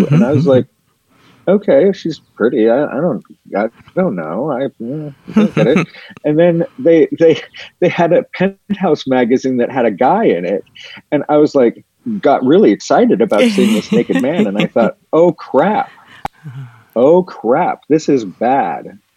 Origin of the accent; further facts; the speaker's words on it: Twin Bridges, Montana, United States; No, I grew up in Twin Bridges, Montana, in a class of 20, pretty much kindergarten through high school.